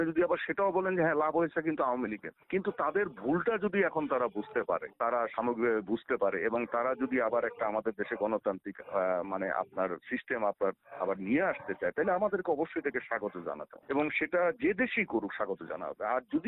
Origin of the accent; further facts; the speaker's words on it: Bangladesh; আমি একজন বাংলাদেশী হিসেবে খারাপ লাগে